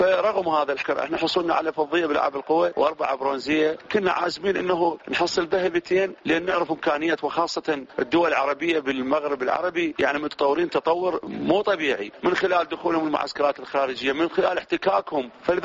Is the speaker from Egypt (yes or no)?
no; Iraq; التحكيم في جميع الالعاب احنا كعراقيين ما انظلمنا